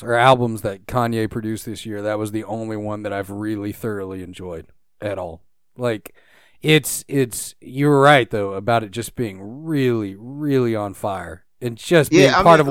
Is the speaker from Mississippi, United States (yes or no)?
no; Beaumont, Texas, United States; I'm from Southeast Texas, Beaumont, right near Port Arthur.